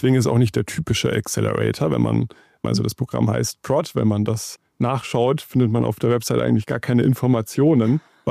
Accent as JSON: {"language": "German", "town": "Ebermannstadt", "region": "Bavaria", "country": "Germany", "said": "Ich komme ursprünglich aus Ebermannstadt. Das liegt in der Nähe von Nürnberg, ich würde sagen, so grob eine Dreiviertelstunde entfernt."}